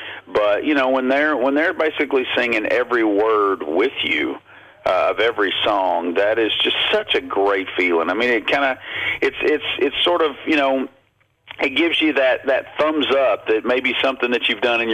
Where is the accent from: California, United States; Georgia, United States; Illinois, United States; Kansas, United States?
Georgia, United States; Blue Ridge; So, so you know, when you're growing up in Blue Ridge, you know, it was right there. You know, literally as far north in Georgia as you can get.